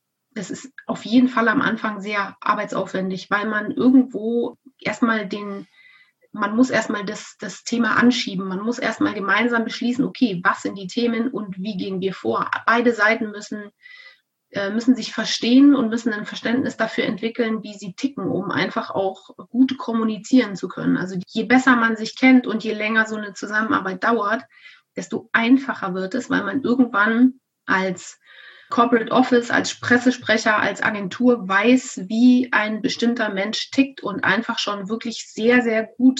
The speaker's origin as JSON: {"language": "German", "town": "Munich", "region": "Bavaria", "country": "Germany", "said": "Als Münchnerin natürlich noch umso mehr."}